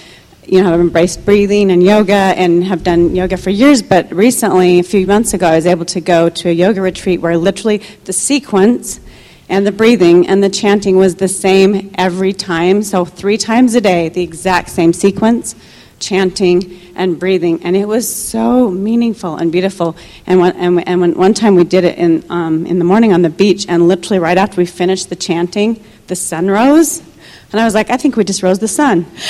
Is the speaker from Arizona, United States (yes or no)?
yes; Phoenix, Arizona, United States; I'm from Phoenix, Arizona